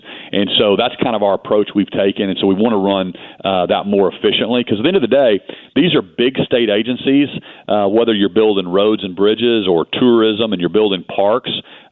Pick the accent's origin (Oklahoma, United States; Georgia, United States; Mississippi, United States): Oklahoma, United States; I grew up in Oklahoma, fourth generation Oklahoma.